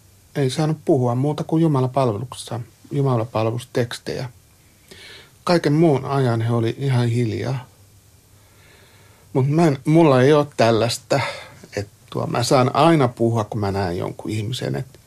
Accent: Pori, Satakunta, Finland; kun mä oon porilainen, niin alkuperäinen porilainen paistaa porilaisia

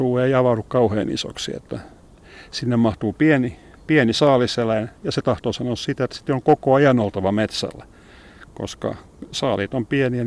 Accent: Vaasa, Ostrobothnia, Finland; mä oon itse Vaasasta kotoisin

